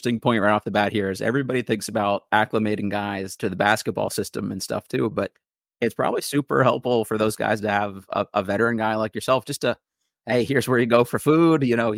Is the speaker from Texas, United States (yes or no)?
no; Crofton, Maryland, United States; I went to the University of Maryland. I grew up in Crofton, so it shouldn't be that far.